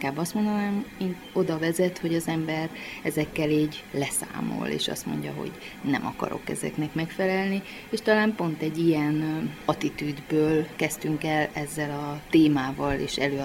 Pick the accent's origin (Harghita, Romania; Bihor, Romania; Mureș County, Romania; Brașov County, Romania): Mureș County, Romania; Târgu Mureș; én marosvásárhelyi vagyok